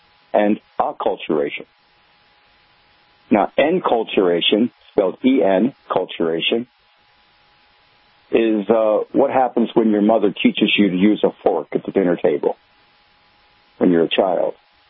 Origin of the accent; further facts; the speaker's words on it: United States; I would say that describes myself. I'm just an American.